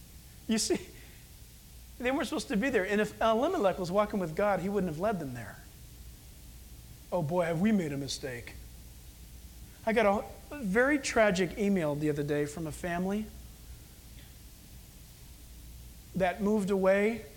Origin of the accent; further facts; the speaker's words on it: San Diego, California, United States; I was born and raised in San Diego